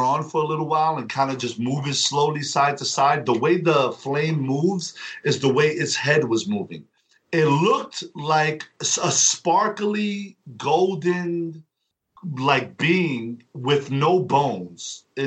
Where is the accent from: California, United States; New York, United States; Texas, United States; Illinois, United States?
New York, United States; Bronx; I was telling her I was from the Bronx.